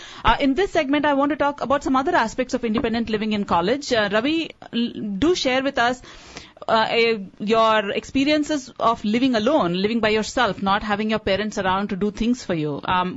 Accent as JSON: {"language": "English", "country": "India", "said": "which I think, again, as Indian parents, we don't give our children too much of that opportunity to do that."}